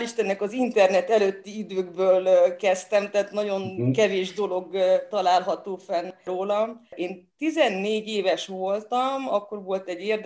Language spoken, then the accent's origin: Hungarian; Sellye, Baranya, Hungary; akkor Pécs mellett a szüleimet kihelyezték dolgozni, egy, most már Selje, most már város, akkor még község volt